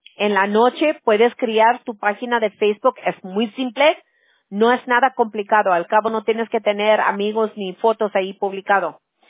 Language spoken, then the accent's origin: Spanish; California, United States; Yo soy de California, pero mi abuela materna, ella era española, pero la familia de nosotros de España se emigraron a Cuba. So, por eso yo tengo mucha familia cubana.